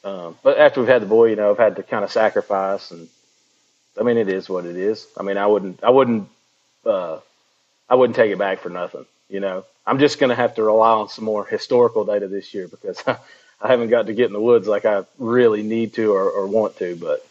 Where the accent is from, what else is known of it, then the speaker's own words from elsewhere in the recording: North Carolina, United States; I grew up in Western North Carolina my entire life.